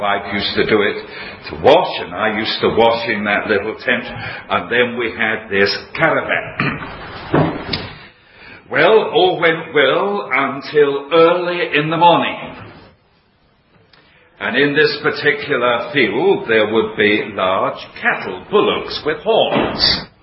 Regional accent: London, United Kingdom; accent: Cockney; Now, being a Cockney, and I was born in the East End of London, I didn't know very much about animals.

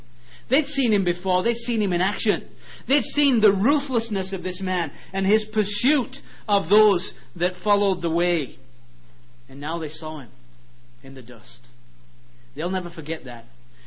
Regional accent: England, United Kingdom; I'm not even an American, I'm an Englishman.

